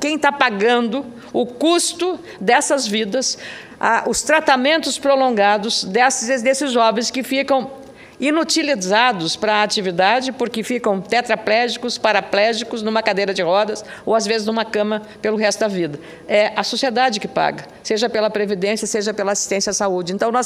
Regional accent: Lagoa Vermelha, Rio Grande do Sul, Brazil; uma questão que envolve a minha cidade natal, Lagoa Vermelha, na região de Campos de Cima da Serra, no Rio Grande do Sul.

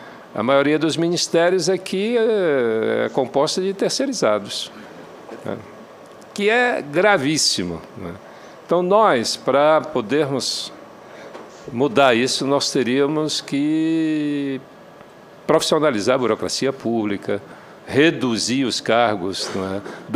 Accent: Amapá, Brazil; Eu moro no Amapá, eu sou do Amapá, e ali a gente faz fronteira com a Guiana Francesa.

